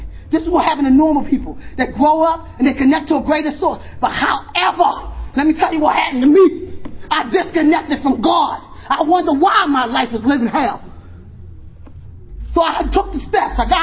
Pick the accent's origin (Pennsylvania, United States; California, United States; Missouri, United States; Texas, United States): Pennsylvania, United States; Philadelphia; I come from North Philadelphia. We fight.